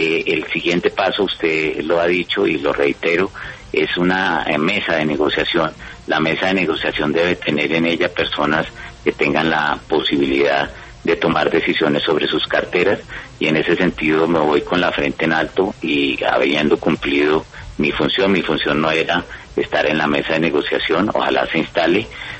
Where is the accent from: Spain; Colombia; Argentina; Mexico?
Colombia; como colombiano